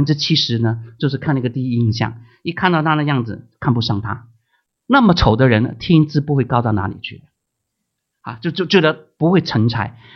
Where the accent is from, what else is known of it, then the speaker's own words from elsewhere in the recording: China; 这些呢不合乎我们中国人的